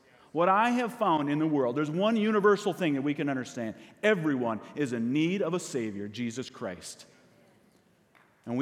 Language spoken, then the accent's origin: English; Russia; English is a second language; moved away; I came from Russia, so I have the other, probably number two, you know, most prejudiced against.